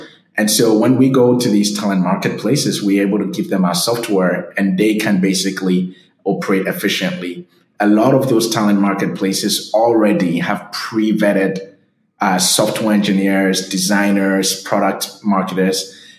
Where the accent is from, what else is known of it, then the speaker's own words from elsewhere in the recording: Ghana; I'm from Ghana. I grew up speaking English. The schools taught in English.